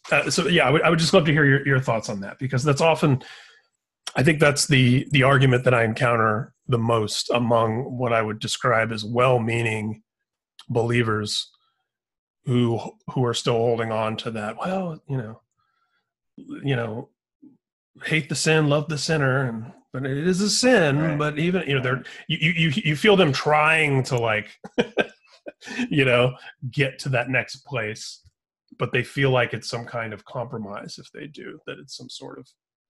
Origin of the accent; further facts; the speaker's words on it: Indiana, United States; I mean, I grew up in Indiana.